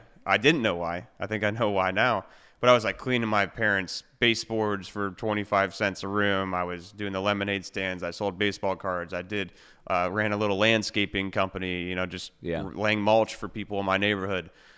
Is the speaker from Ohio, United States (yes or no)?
yes; Columbus, Ohio, United States; also born or lived in Pittsburgh / Louisville; I was born in Pittsburgh, moved to Louisville, Kentucky, and then probably around the age of five, we moved to Columbus, Ohio.